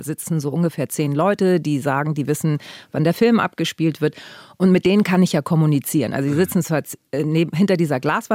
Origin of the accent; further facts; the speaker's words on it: Harburg, Hamburg, Germany; ich komme ja ursprünglich aus Harburg